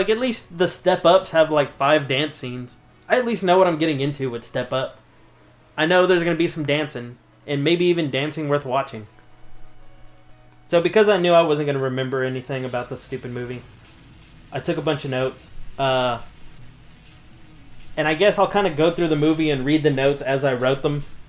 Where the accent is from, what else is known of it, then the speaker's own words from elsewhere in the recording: Boston, Massachusetts, United States; Because we're fucking from Boston.